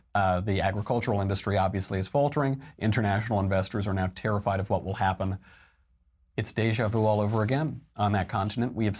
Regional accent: New York, United States; now in Los Angeles, United States; I've moved around a lot since I grew up in New York. I went to school in Connecticut. I moved out here to LA.

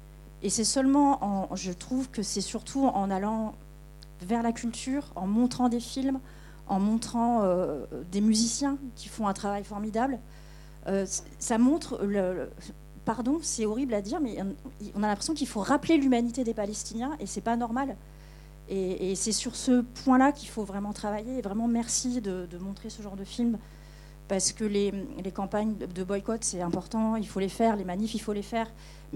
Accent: France; Mais en tant que Française citoyenne

